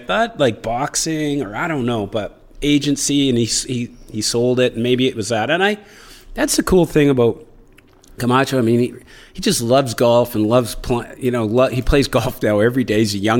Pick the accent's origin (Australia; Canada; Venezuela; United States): Canada; I've always said that just being a Canadian kid and then playing in the NHL was it's such an honor.